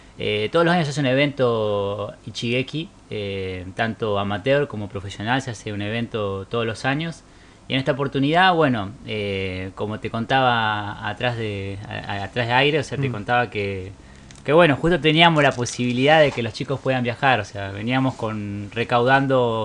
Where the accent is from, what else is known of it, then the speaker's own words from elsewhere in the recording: Argentina; somos argentinos